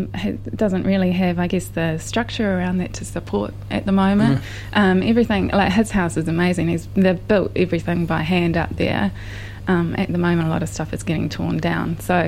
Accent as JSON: {"language": "English", "town": "Tauranga", "region": "Bay of Plenty", "country": "New Zealand", "said": "I'm from Tauranga"}